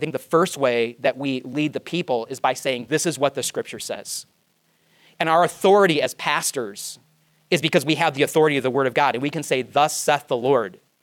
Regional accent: Michigan, United States

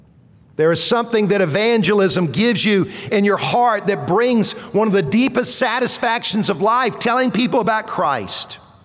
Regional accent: Columbia, United States; When I was growing up in Columbia

